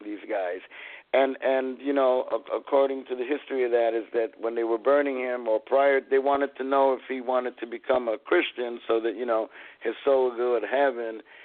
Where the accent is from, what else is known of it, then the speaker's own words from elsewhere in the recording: New York City, New York, United States; First, when I was a little kid, I grew up in East Harlem, on 111th Street. Everybody says where? 111th Street. Okay, between 2nd and 3rd Avenue.